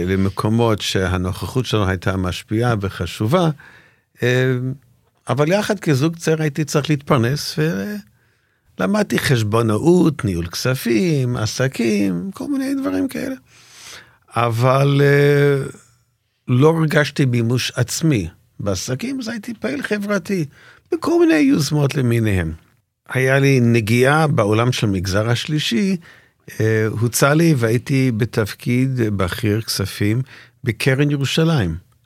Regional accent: Canada; אני גדלתי בקנדה, כמו שחיים ציין, אומנם בגיל מאוד צעיר

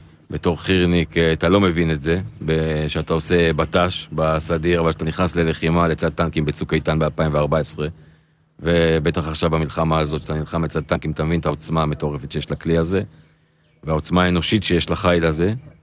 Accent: Haifa, Haifa District, Israel; now in Tel Aviv, Israel; אני חיפאי במקור.

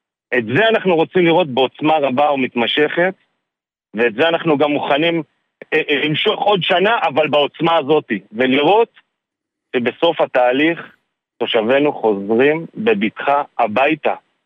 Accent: Ramot Naftali, Northern District, Israel; אני מרמות נפתלי. יישוב מפונה, נמצא ממש מול הכפרים שעדיין עומדים

